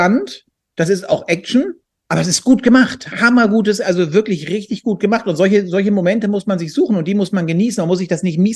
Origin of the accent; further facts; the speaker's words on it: Hamburg, Germany; Als Hamburger